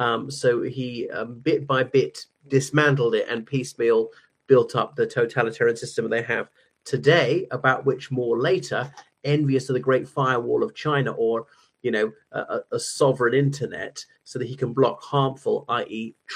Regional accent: Ireland; o everyone … from Ireland.

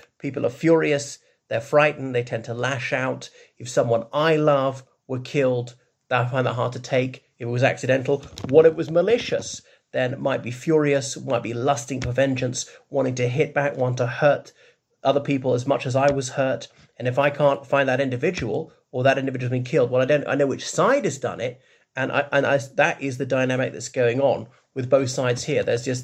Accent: Ireland; from Ireland.

